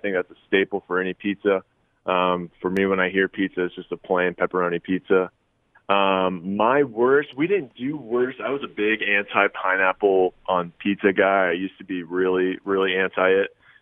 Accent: San Diego, California, United States; I'm very thankful I grew up in San Diego so I can get that.

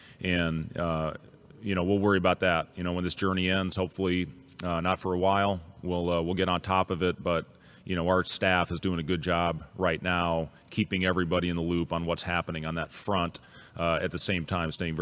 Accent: Lincoln, Nebraska, United States; born there; My dad got his PhD at Nebraska. I was born in Lincoln, so we absolutely love it.

